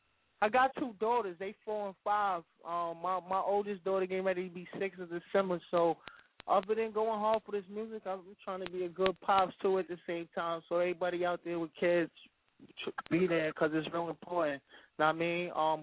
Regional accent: Albany, New York, United States; Like I said, I'm from Albany, New York. That's a terminology or a slang we use all the way up there in Albany, New York.

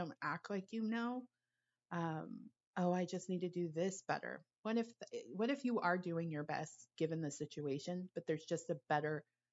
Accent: Los Angeles, California, United States; So when I grew up in Los Angeles and, everybody knows Los Angeles for its traffic. And when I graduated from college and I went to school in Los Angeles at USC

